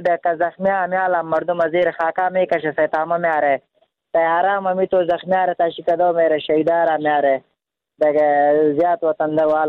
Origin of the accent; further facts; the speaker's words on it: Nangarhar, Afghanistan; افغان هستم، ننگرهار.